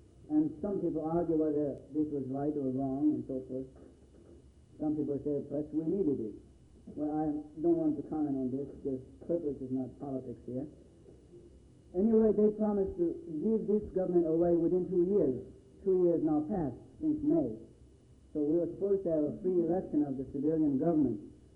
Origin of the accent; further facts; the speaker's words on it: South Korea; English is a second language; and by the way, I come from South. So, don't worry about my propaganda.